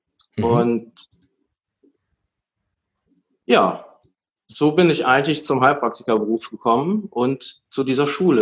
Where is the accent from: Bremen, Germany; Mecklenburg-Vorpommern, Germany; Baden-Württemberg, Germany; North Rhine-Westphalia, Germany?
North Rhine-Westphalia, Germany; Cologne; now in Berlin, Germany; Ich komme eigentlich aus Köln, bin eine kölsche Jung und mich hat es wegen der Liebe nach Berlin verschlagen.